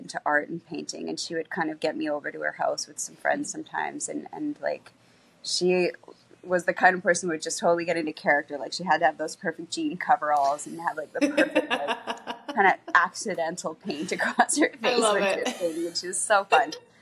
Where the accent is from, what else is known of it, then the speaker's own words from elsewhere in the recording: Salt Spring Island, British Columbia, Canada; So I'm originally from Salt Spring Island, British Columbia, Canada. And that's where I was living.